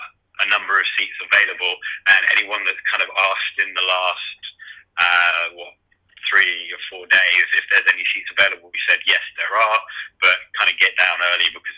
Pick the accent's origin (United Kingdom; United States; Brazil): United Kingdom; England; And me being English in England, thinking football was soccer.